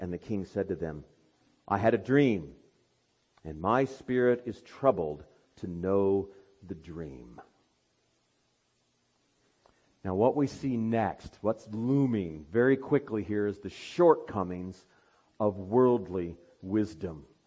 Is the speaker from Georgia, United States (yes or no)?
no; Madrid, Iowa, United States; the home church in which I grew up in Madrid, Iowa